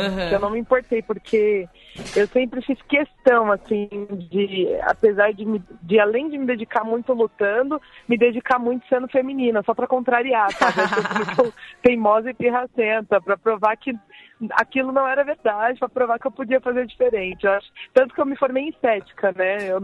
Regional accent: São Paulo, Brazil; É, na verdade, eu fui criada ali na Zona Sul de São Paulo. Isso é ali na CPC, perto entre Jabaquara e Interlagos.

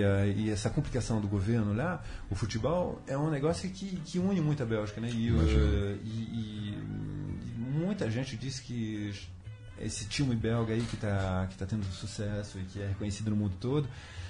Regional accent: Brazil; Eu, como me sinto muito ligado ao Brasil, que sou brasileiro, tô seguindo esse negócio.

